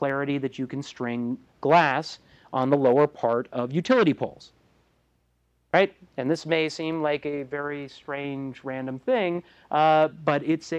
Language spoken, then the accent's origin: English; Vermont, United States; I grew up in Vermont, went to Hanover High School in Hanover, New Hampshire, because we actually have a bi-state education system